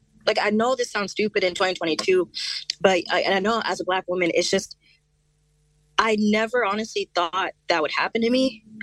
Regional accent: Georgia, United States; so I'm from Georgia, you know, the deep south.

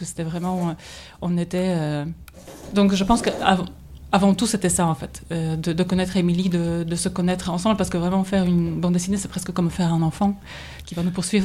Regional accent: Poland; Moi, par exemple, je suis polonaise

